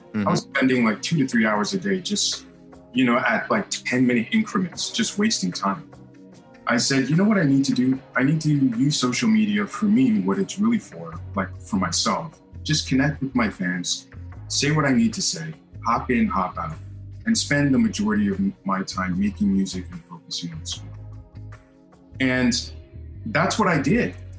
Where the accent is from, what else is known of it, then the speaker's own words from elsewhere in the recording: Montreal, Quebec, Canada; I'm originally from Montreal.